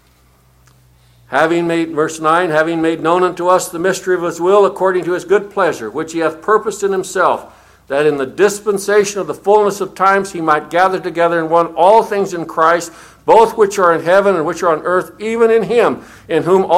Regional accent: The Dalles, Oregon, United States; I'm from the Dalles, it doesn't take much to entertain me.

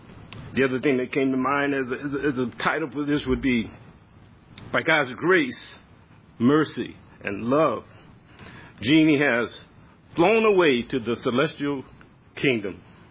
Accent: Louisiana, United States; I'm from Louisiana, so you're my neighbor.

